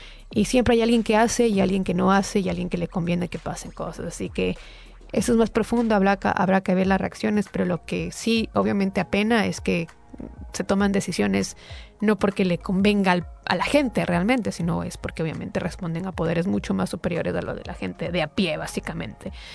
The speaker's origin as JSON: {"language": "Spanish", "country": "Ecuador", "said": "Yo soy de Ecuador, ustedes ya saben."}